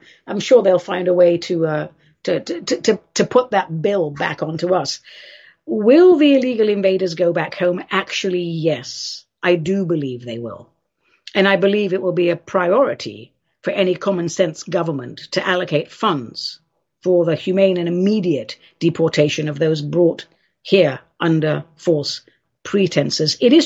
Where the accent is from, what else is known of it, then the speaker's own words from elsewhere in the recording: United Kingdom; now in United States; I mean, I'm an American now, but obviously I'm from Britain, and I feel like I have one foot there and one foot here